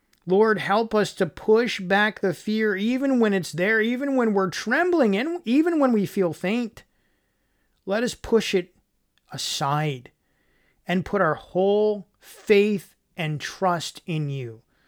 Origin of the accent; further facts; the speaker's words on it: Michigan, United States; Now, yes, I grew up in the Great Lakes State, a body of water in any direction every 6 miles, and I don't know how to swim.